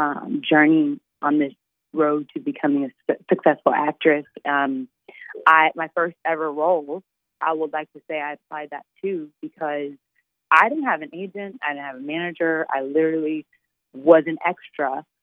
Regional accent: Oklahoma, United States; I watched this movie because I'm from Oklahoma.

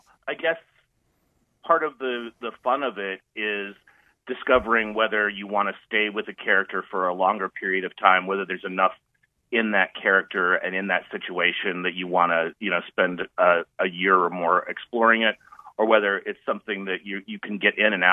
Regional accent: Nebraska, United States; I grew up in Nebraska in a very close-knit farm family.

